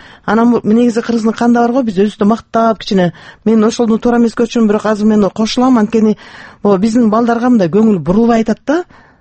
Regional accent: Naryn, Naryn Region, Kyrgyzstan; Кийин 2-нчи класстан Нарын шаарына көчүп келдик.

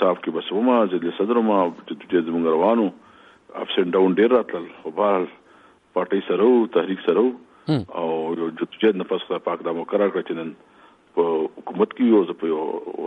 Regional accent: Marghuz, Khyber Pakhtunkhwa, Pakistan; زما تعلق د صوبې سره دی ضلع صوبې او په ضلع صوبې کې چې نو مرغوز کله دی مرغوز اغه کې ما سبق کومل ته ویل د مرغوز کړی نه

